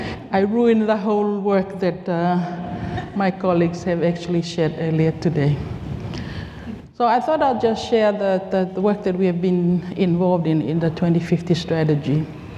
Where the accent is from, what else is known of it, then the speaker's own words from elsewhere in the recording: Tonga; moved away as an adult; now in Fiji; I'm from Tonga. I moved to work in Fiji in 2018 because my two children were getting time to go to USP.